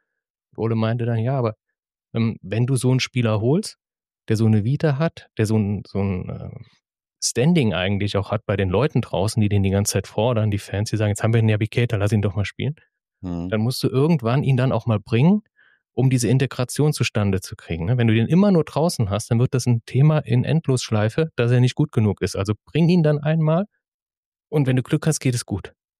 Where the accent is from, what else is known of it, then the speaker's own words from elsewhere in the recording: Southern Germany, Germany; now in Bremen, Germany; Ich bin ja aus dem Süden der Republik hier nach Bremen gekommen